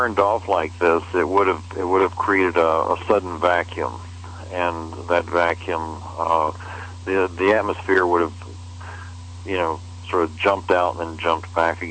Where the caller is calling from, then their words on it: Phoenix, Arizona, United States; Hi, guys. … I'm calling from Phoenix.